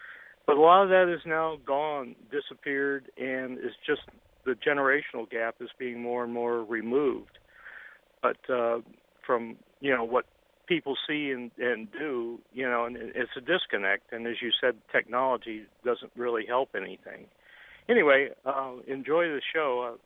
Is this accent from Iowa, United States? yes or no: yes; Iowa, United States; I'm originally from Iowa, but I grew up all over the United States.